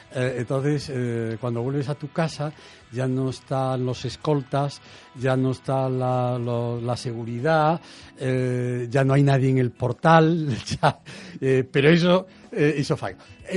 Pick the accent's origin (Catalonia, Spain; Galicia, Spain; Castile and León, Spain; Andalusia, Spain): Galicia, Spain; aunque yo a los portugueses no los considero stricto sensu extranjeros, porque, en fin, como gallego y como español, ¿no?